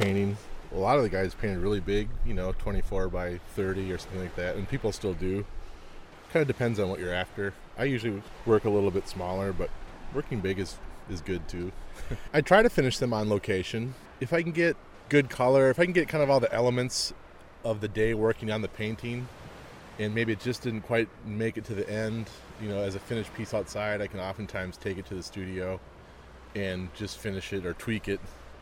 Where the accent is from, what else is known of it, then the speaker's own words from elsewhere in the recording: Rochester, Minnesota, United States; Oh, I grew up in Rochester, Minnesota.